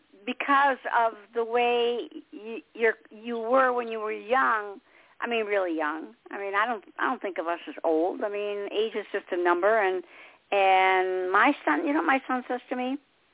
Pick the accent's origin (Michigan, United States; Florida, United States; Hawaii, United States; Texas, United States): Michigan, United States; Detroit; I'm originally from Michigan, Detroit. I'm a Motown girl.